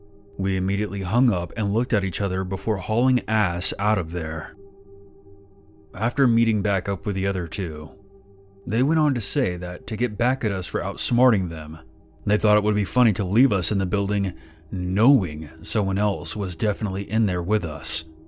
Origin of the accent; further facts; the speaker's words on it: Bristol, South West England, United Kingdom; I'm from the Bristol area in the southwest region of the United Kingdom.